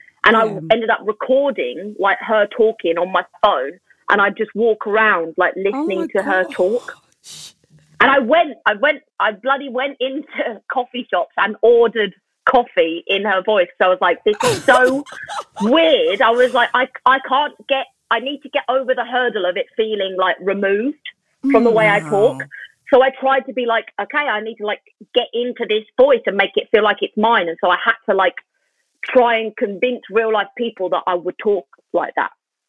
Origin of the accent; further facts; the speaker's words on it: Lewisham, London, United Kingdom; Yes, I'm from Lewisham.